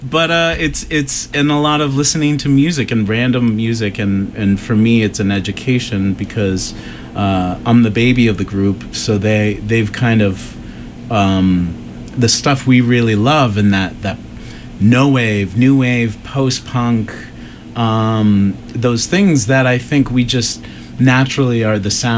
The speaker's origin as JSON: {"language": "English", "region": "Pennsylvania", "country": "United States", "tie": "born or raised there", "said": "as a angsty teenager growing up in Western Pennsylvania on the mighty banks of the Ohio"}